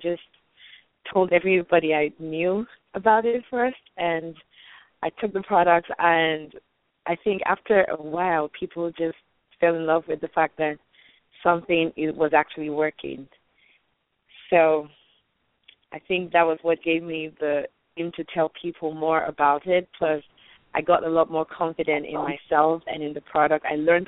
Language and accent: English; New Jersey, United States; Hi. Hi, George. I'm from New Jersey, by the way.